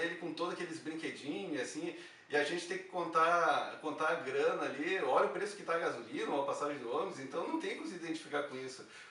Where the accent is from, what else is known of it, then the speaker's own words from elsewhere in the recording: Barbacena, Minas Gerais, Brazil; nos anos 70, quando eu era criança, lá em Barbacena